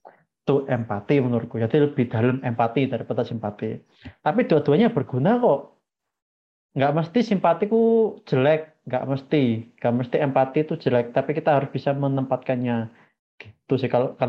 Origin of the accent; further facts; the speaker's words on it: Java, Indonesia; Kalau dari sudut pandangku mungkin dulu sebagai orang Jawa ya, sebagai orang Jawa.